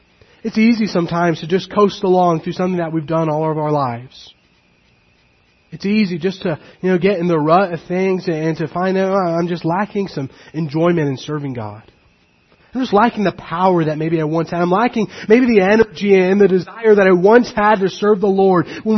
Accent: California, United States; I grew up in California, and if you know anything about California, it's well known for the wildfires

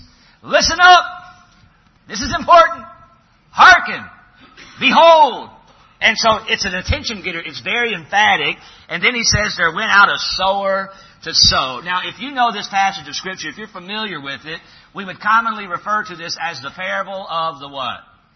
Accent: Southeast, United States; if you live in the Southeast all your life, and I was born and raised in the Southeast, you take it for granted.

